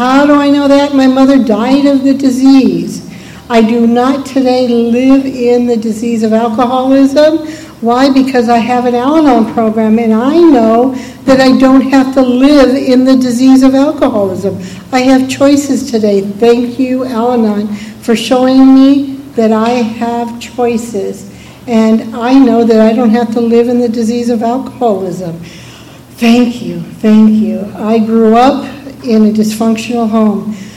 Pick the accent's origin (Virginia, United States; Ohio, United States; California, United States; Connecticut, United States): California, United States; Port Hueneme; I grew up in Port Hueneme, California. That is where the Navy base is.